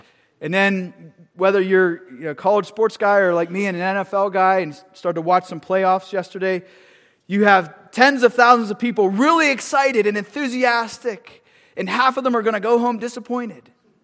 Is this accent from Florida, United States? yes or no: no; Pennsylvania, United States; accent: Western Pennsylvania; I'm sorry, I'm still trying to say that correctly without my Western Pennsylvania accent.